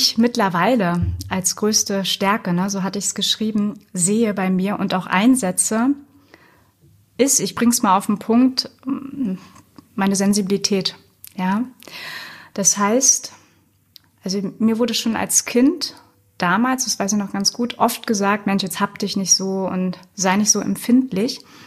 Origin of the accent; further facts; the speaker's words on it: Berlin, Germany; Ich komme aus Berlin. Wir sitzen gerade auch mitten im Herzen von Berlin.